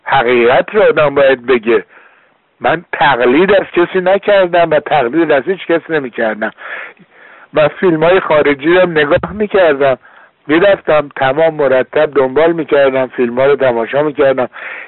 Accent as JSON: {"language": "Persian", "country": "Iran", "moved": "yes", "said": "من در حقیقت وقتی که از ایران اومدم بیرون به هیچ وجه من الوجود ناراحت نبودم"}